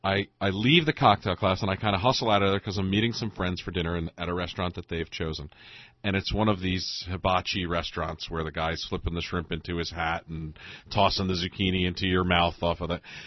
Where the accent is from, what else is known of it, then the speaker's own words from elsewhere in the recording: New Jersey, United States; We're from North Jersey. I mean, I grew up 10 minutes outside of New York City.